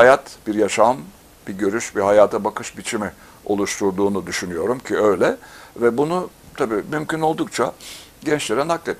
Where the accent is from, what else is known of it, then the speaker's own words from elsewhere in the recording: İzmir, Turkey; also born or lived in Istanbul; Biz İzmirliyiz. Babam Rumelili. Rumeli mutfağı olurdu evde. İzmir Akdeniz mutfağı olurdu. İstanbul mutfağı daha sonra İstanbul'a girip yerleştik.